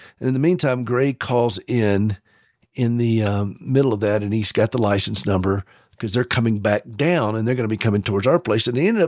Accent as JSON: {"language": "English", "region": "the South", "country": "United States", "lives_now": "Montana, United States", "said": "that I'm from the South, where sarcasm is a way of life. I mean, that we just say things in the South differently."}